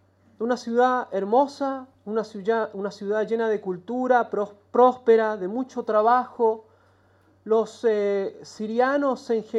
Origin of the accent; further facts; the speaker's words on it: Chile; now in Aleppo, Syria; Soy entonces … soy de Chile, de una congregación argentina. Llevo casi 10 años en el Medio Oriente